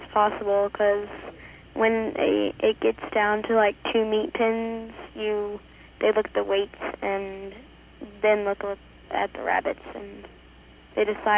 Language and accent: English; Dawn, Missouri, United States; I'm from Dawn, Missouri.